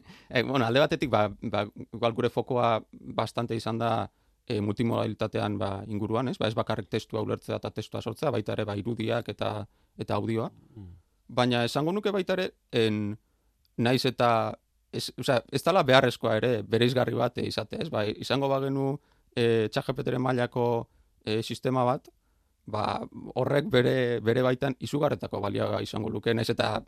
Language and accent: Basque; Basque Country, Spain; Ba, ni Euskal Herritarra